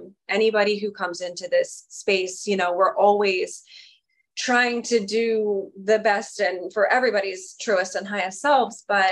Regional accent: Bible Belt, United States; You know, I was raised in the Bible Belt and basically in a cult type church that my biological mother was part of.

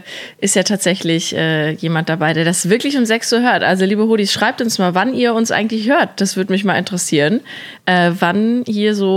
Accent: Plettenberg, North Rhine-Westphalia, Germany; in meiner Heimatstadt Plettenberg

